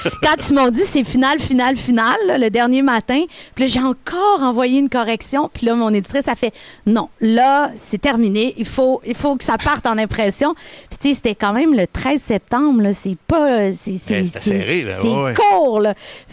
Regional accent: Montreal, Quebec, Canada; Toi qui viens toujours dans mon patelin à Montréal.

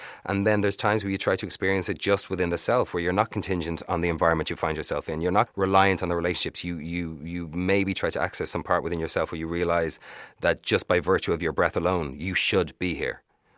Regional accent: Ireland; we realize it or not. And I think that is at times can stick us in a certain pattern of behaviors as Irish people

